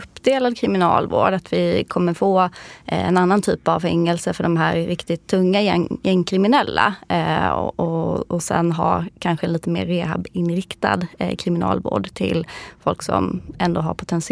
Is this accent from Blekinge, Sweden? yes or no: yes; Karlskrona, Blekinge, Sweden; jag brukar få den känslan när jag är min hemstad Karlskrona